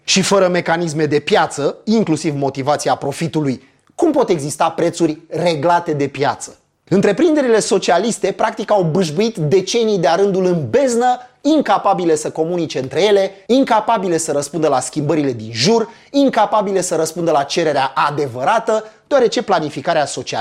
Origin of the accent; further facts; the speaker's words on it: Craiova, Dolj, Romania; M-am născut în Craiova și prin urmare aveam vreo 3 programe iugoslave la televizor